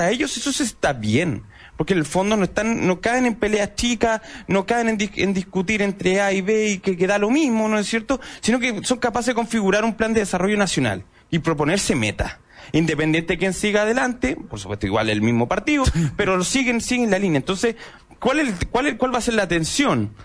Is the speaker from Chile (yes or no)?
yes; Chile; lo estamos viendo desde nuestra óptica como chilenos